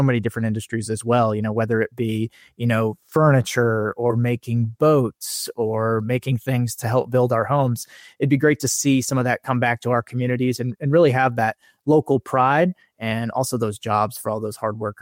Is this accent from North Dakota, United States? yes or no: no; Wichita, Kansas, United States; born there; You know, the town where I was born in Wichita, Kansas, used to be known as the air capital of the world.